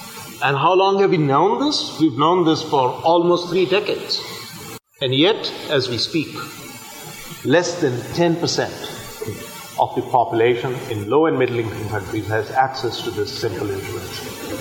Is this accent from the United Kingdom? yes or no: no; Pakistan; to return to my home country, Pakistan, as a pediatrician.